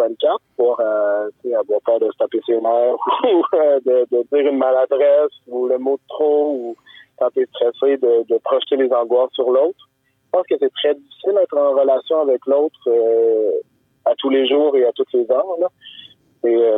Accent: Windsor, Quebec, Canada; J'ai grandi à Windsor, qui est une ville assez industrielle avec la Domtar.

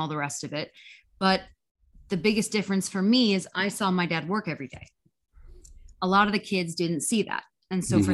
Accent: Los Angeles, California, United States; I'll tell you the biggest difference growing up in Los Angeles, as I did. I'm one of three people from LA.

